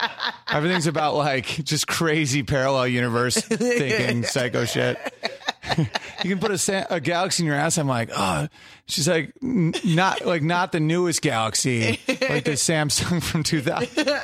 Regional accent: New York, United States; Upstate New York, and it was like there'd be like really people in bad scenarios

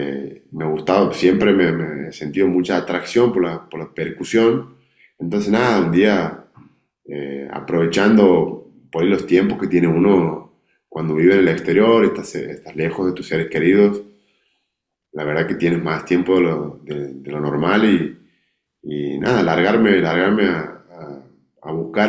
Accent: Santiago del Estero, Argentina; en mi familia, soy de Santiago del Estero, todos los domingos es folclore

